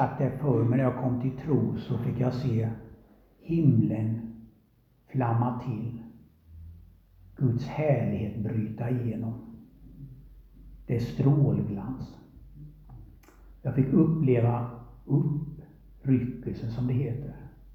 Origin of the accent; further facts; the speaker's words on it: Småland, Sweden; ni vet, jag är från Småland.